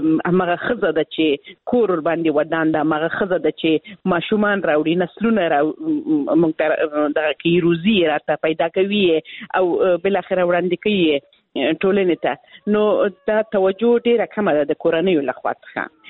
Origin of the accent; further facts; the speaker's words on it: Helmand, Afghanistan; زه خپل د هلمند ولایت څخه یم